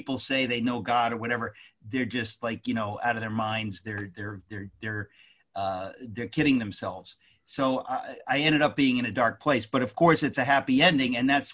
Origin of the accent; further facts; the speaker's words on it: Queens, New York, United States; born there; And I was born here in New York. It was in Queens, where our president Trump was born, right in Queens.